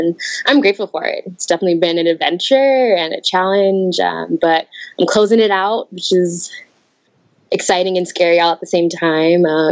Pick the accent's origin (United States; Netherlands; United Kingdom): United States; New Jersey; when I tell people I'm from New Jersey, they go, "Oh